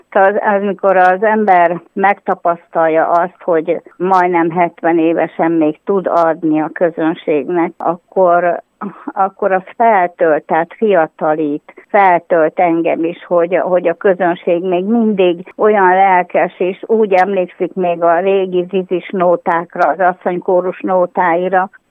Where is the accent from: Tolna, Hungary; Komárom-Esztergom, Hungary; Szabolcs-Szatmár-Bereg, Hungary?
Szabolcs-Szatmár-Bereg, Hungary; Nyíregyháza; also born or lived in Veresegyház; vissza kellett jönnünk ide Nyíregyházára, ugyanis én itt is születtem, itt dolgoztam, tehát csak egy kitérő volt a veresegyházi életünk, egy 10 éves nagyon jó kitérő volt